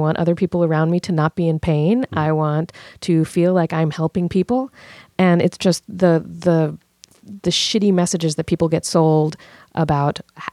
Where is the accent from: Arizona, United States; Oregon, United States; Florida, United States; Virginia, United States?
Virginia, United States; I mean, I'm from Virginia, which is technically the South, but usually to people in the South, they're like, not right. really. But it was the capital of the Confederacy.